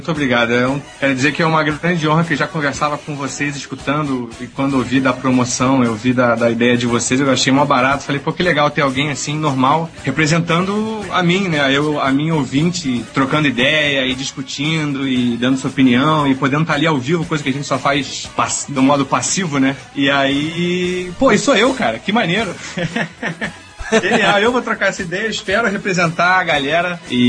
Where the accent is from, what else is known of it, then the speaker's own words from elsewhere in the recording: Petrópolis, Rio de Janeiro, Brazil; now in Rio de Janeiro, Brazil; eu sou de Petrópolis e moro no Rio de Janeiro já há uns 12, 13 anos.